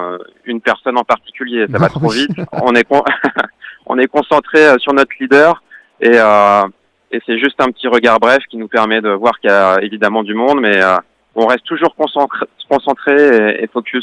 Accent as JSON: {"language": "French", "region": "Brittany", "country": "France", "said": "Mais je suis plus du Finistère Sud, vers Audierne, Quimper."}